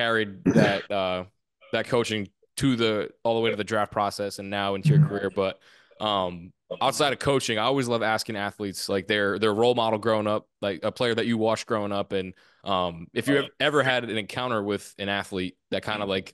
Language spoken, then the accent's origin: English; Rhode Island, United States; I'm from Rhode Island, I'm from the New England area, but I'm a big New York sports fan.